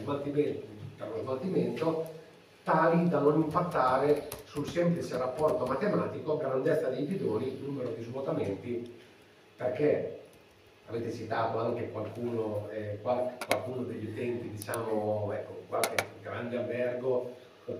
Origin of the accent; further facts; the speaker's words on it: Emilia-Romagna, Italy; avete sentito la mia cadenza, che non è tipica cadorina o ambezzana o bellunese. Io sono romagnolo